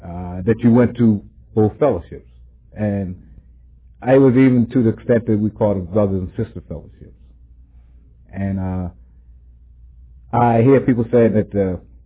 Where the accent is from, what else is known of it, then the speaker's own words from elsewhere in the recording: Westchester, United States; And I was born in Westchester and raised up on East Minor Street, which is only one street away, you know.